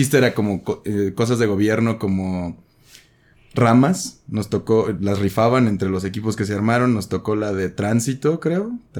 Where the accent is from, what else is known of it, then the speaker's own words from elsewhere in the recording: Chilchota, Michoacán, Mexico; De Michoacán. Chilchota, Michoacán. Chilchota, Michoacán. Capital mundial de los azares.